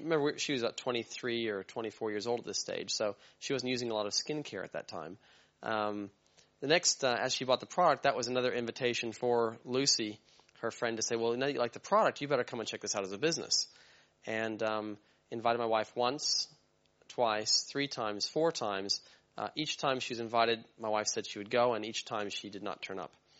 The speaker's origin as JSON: {"language": "English", "country": "New Zealand", "said": "We're from New Zealand."}